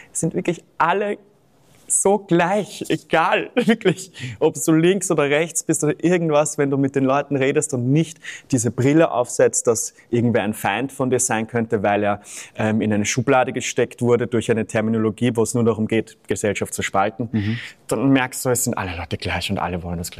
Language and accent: German; Vienna, Austria; wir kommen ja aus Wien, also ich habe nicht Dialekt gesprochen, nie.